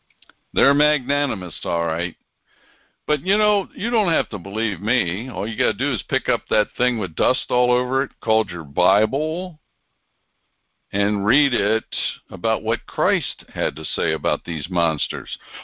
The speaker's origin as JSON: {"language": "English", "country": "United States", "tie": "born or raised there", "said": "I grew up in Amish country."}